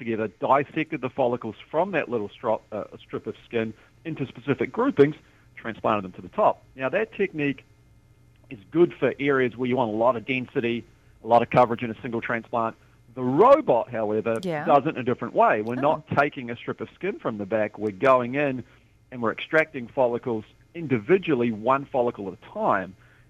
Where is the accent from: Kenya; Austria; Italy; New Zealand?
New Zealand; now in Indianapolis, United States; Well, you know, obviously I'm not from Indy, but I've been involved for about 14